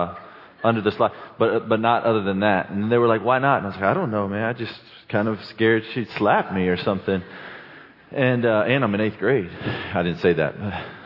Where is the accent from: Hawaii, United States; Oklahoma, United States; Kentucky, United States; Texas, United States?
Texas, United States; Cuero; Except we didn't have a bottle, and I'm from Cuero, Texas.